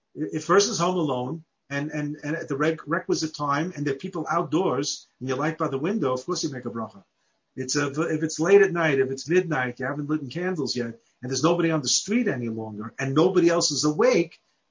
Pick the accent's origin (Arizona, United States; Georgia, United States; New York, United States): New York, United States; New York City; moved away as an adult; growing up in Chutz La'aretz until age 26 in New York City, I never, ever saw anybody light Hanukkah candles by the outside door.